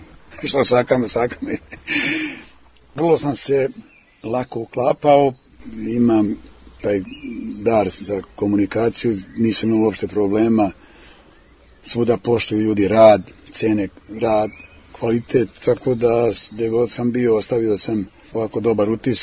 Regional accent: Gornji Milanovac, Šumadija and Western Serbia, Serbia; Ja kad sam došao, tretiran sam kao Milanovčanin

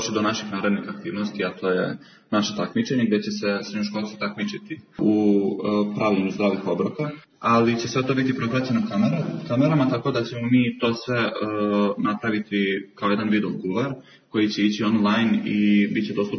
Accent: Šabac, Mačva District, Serbia; Da, mi smo iz Šapca

